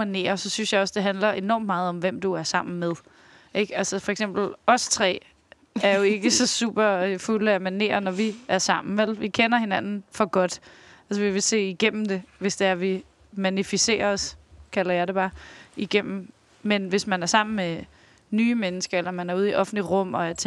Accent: Zealand, Denmark; Hvis folk spørger mig, sådan, når du, ja, jeg er fra Lolland.

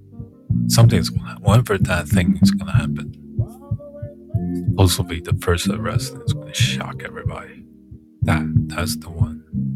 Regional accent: Taipei, Taiwan; Where I grew up in Taiwan, we had in Taipei, we had this little restaurant, little pastry restaurant that makes this.

